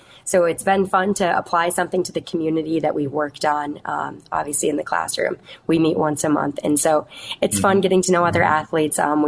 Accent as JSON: {"language": "English", "region": "North Carolina", "country": "United States", "tie": "born or raised there", "said": "So I spent most of my time growing up in Carolina."}